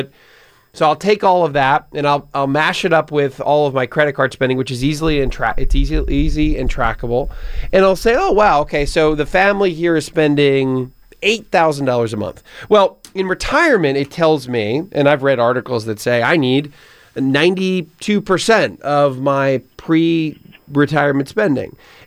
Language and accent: English; Pennsylvania, United States; Michigan, North Carolina, Pennsylvania, my home state